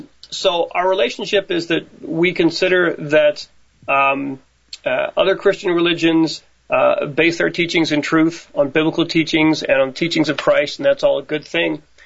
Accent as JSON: {"language": "English", "region": "Florida", "country": "United States", "said": "I'm originally from Florida."}